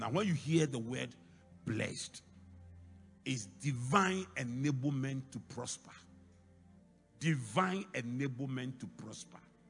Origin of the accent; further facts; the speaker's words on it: Mampong Akuapem, Eastern Region, Ghana; When you go to my hometown at Mampoekwapim, there's a hospital there. It's called the Tetekwashi Memorial Hospital.